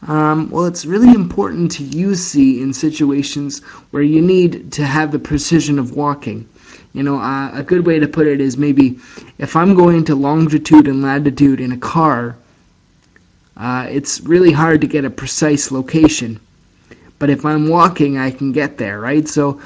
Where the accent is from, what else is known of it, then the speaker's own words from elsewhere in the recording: Canada; I'm from Canada